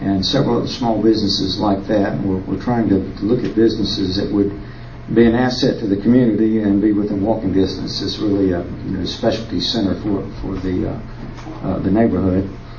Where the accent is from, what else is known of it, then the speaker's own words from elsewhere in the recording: Cary, North Carolina, United States; Blair Commercial Realty. I'm from Cary.